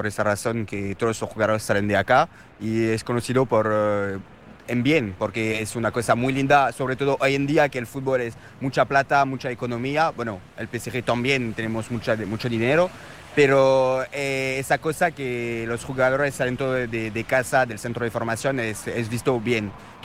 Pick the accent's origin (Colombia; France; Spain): France; Spanish is a second language; Ella es argentina, yo soy francés